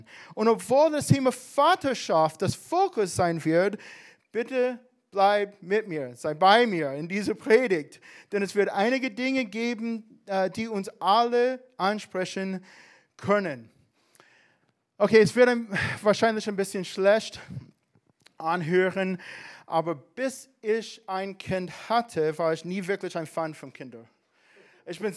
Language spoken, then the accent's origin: German; Alabama, United States; German is a second language; now in Germany; ich komme aus den USA, ich komme aus Alabama, das ist ganz in den südöstlichen Teil von den USA. Und ich und meine Familie, wir leben hier seit 10 Jahren jetzt